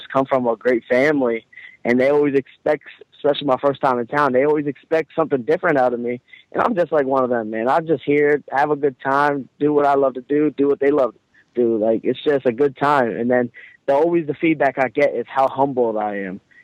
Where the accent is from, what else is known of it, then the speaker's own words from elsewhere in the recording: Allentown, Pennsylvania, United States; My very first match I had in my hometown, Allentown, Pennsylvania.